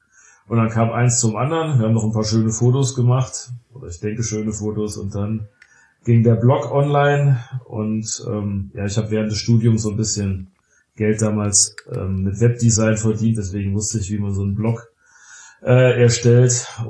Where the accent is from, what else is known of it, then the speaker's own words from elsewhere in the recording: Rotenburg an der Fulda, Hesse, Germany; born there; ich aus dem ehemaligen Zonenrandgebiet, aber bin jetzt kein Thüringer oder ähnliches. Ich bin 42 Jahre alt, in Hessen geboren, in Rotenburg an der Fulda. Das kennt man durch den Kannibalen.